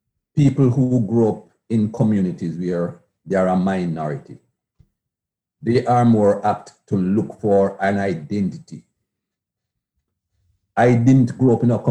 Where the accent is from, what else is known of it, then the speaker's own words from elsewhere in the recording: Jamaica; Growing up in Jamaica, and by the time I got to a sensible age in Jamaica